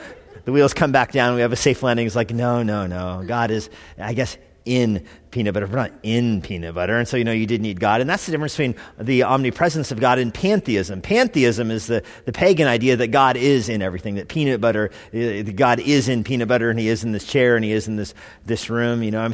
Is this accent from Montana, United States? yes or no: no; New Mexico, United States; I'm from New Mexico. I love New Mexico.